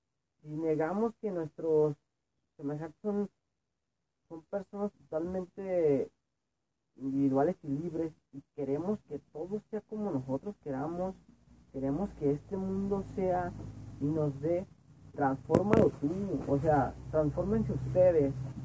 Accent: Guadalajara, Jalisco, Mexico; Yo soy de Guadalajara, Jalisco, México.

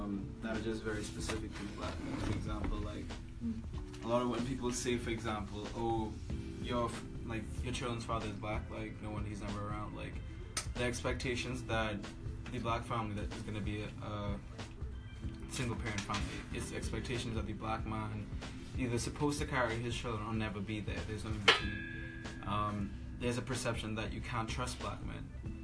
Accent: Trinidad & Tobago; growing up in Trinidad and Tobago, you know, growing up in a household where both of my parents were half Black

